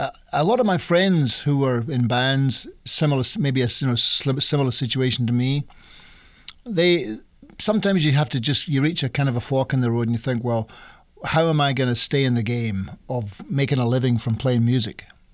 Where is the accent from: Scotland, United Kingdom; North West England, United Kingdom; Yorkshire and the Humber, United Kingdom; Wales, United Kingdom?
Scotland, United Kingdom; I grew up in Scotland, and of course, I've supported Rangers because I was brought up a Protestant